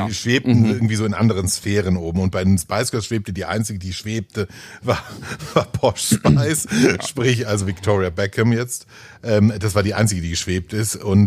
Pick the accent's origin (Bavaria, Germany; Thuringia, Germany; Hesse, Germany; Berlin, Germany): Hesse, Germany; Frankfurt; in Frankfurt, in meiner Heimat